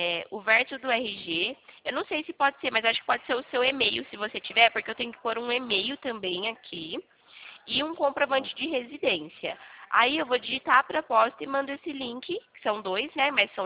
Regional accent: São Carlos, São Paulo, Brazil; Não, não, eu sou aqui de São Carlos.

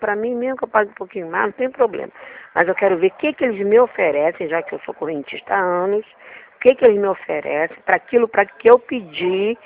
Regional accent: Minas Gerais, Brazil; eu sou muito desconfiada e não à toa que eu sou mineira

